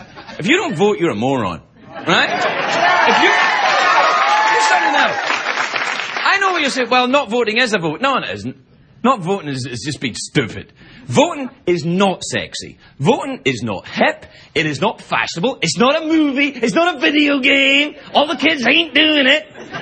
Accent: United States; I'm an American. This country is at war right now.

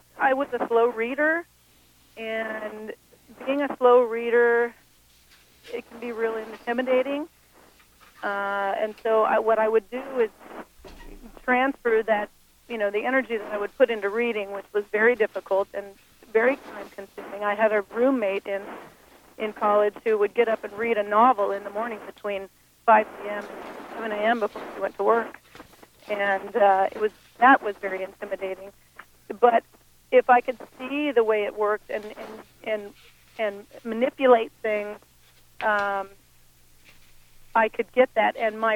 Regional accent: California, United States; I grew up in Mendocino County and grew up on a small ranch

